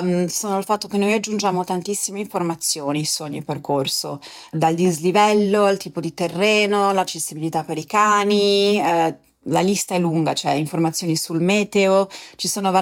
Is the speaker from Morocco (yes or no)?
no; Alps, Switzerland; io sono svizzera di origine, sono svizzera e italiana e sono cresciuta nelle Alpi